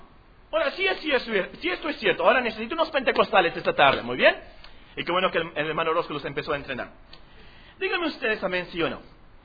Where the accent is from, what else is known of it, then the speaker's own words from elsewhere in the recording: Mexico; para nosotros como mexicanos, estas palabras nos suenan tanto extraño